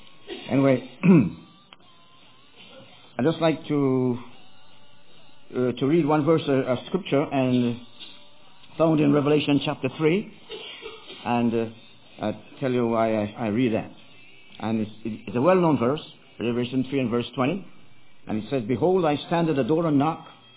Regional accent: Jamaica; I'm originally from Jamaica, and I wasn't born in a Christian family, so to speak

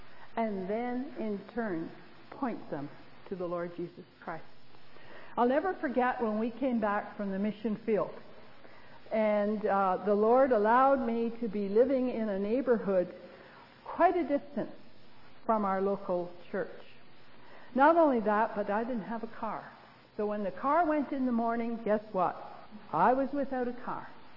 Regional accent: Canada; moved away; I was from Canada, had just moved into Chicagoland.

